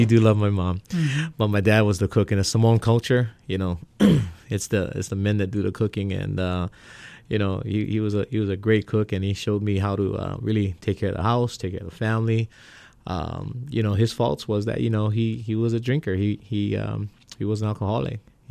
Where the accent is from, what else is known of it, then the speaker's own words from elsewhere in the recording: Honolulu, Hawaii, United States; I was born and raised here in Kalihi. Went to Fern, to Kalakaua, and then eventually to Farrington.